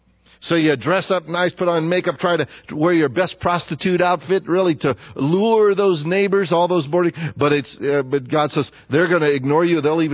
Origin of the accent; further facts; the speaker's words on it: United States; Just because we're American doesn't make us always right.